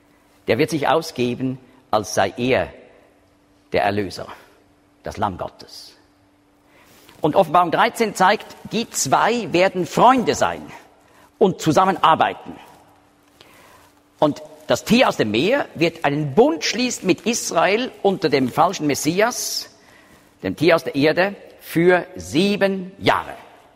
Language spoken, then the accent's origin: German; Switzerland; Also als Schweizer, wenn ich da so zurückgelehnt. Ja, wir gehören nicht dazu.